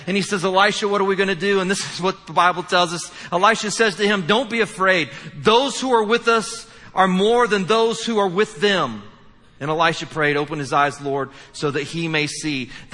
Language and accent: English; Indiana, United States; I'm from Indiana, but I know that that's a greater sign, right?